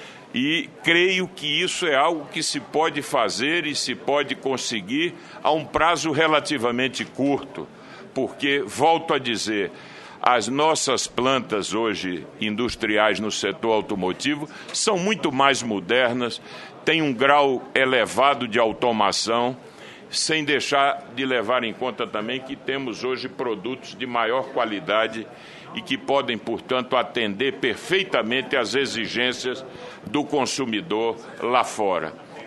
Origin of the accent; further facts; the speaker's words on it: Northeast Region, Brazil; Eu sou nordestino, sei o que significou para nós uma política